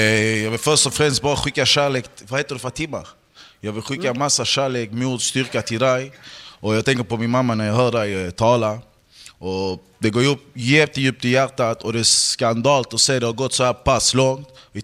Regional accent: Malmö, Skåne, Sweden; accent: Skåne; Jag är från Malmö, ni hör min skånska, jag hoppas ni förstår. Jag är från Malmö

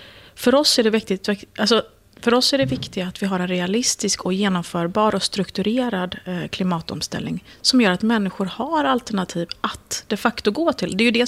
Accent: Sweden; Det som gör mig stolt som svensk när jag åker utomlands på somrarna, jag har kusiner till exempel i USA, det är att veta att i Sverige, det handlar inte om vilken försäkring man har.

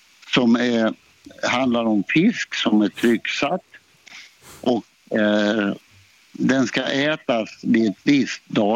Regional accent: Norrland, Sweden; now in Helsingborg, Sweden; eftersom jag är från Norrland, så blev det så.

